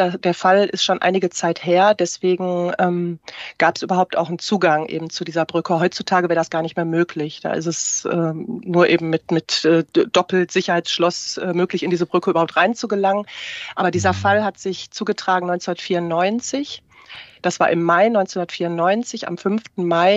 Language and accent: German; Essen, North Rhine-Westphalia, Germany; Ich komme aus Essen